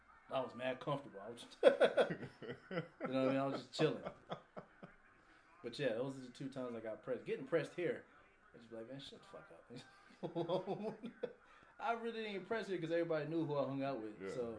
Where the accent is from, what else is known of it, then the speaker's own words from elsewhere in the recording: Las Vegas, Nevada, United States; The first time, is because, well, they knew I was from Vegas.